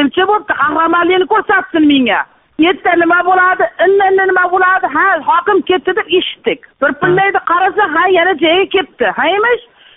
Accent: Maybuloq, Samarqand Region, Uzbekistan; Hatto Qo'rg'on tumani, Maybuloqdanman.

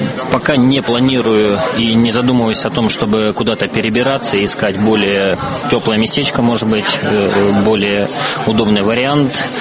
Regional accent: Russia; moved away as an adult; все-таки еще живы в памяти те причины, по которым я именно уехал из России.

